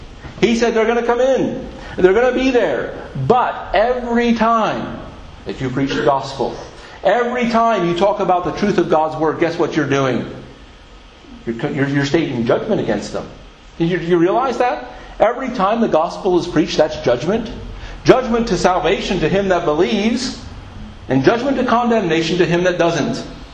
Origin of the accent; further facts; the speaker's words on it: Philadelphia, Pennsylvania, United States; now in United Kingdom; So where I grew up in Philadelphia, we'd go to the seaside, and the ocean, the way that the curve of the land was, boy, the beaches were always clear, always clean.